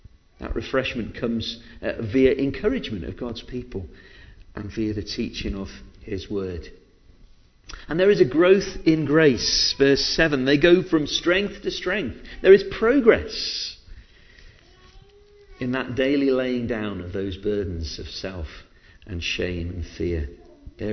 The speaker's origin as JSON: {"language": "English", "region": "Yorkshire and the Humber", "country": "United Kingdom", "tie": "born there", "said": "Maybe it's because of my Scots heritage or the fact that I was born in Yorkshire, I don't know."}